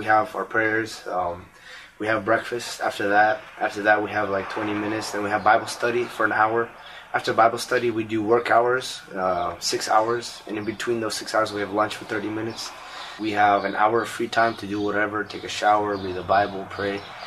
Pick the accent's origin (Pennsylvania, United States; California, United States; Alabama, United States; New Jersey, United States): California, United States; Sacramento; born there; I'm 20 years old. My parents are Ukrainian immigrants. They came here about 23 years ago, but I was born here in Sacramento, California.